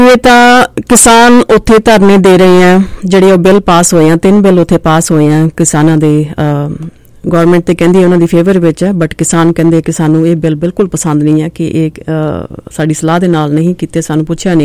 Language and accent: Punjabi; Punjab, India; ਕਿਉਂਕਿ ਅਸੀਂ ਪੰਜਾਬ ਤੋਂ ਬਿਲੋਂਗ ਕਰਦੇ ਹਾਂ ਅਸੀਂ ਪੰਜਾਬੀ ਫਾਰਮਰਸ ਫੈਮਿਲੀ ਤੋਂ ਬਿਲੋਂਗ ਕਰਦੇ ਹਾਂ